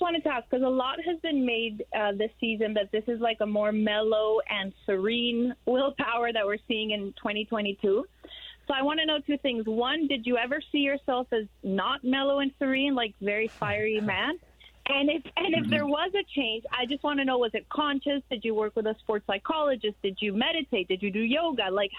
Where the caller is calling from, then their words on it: Toronto, Ontario, Canada; from Toronto.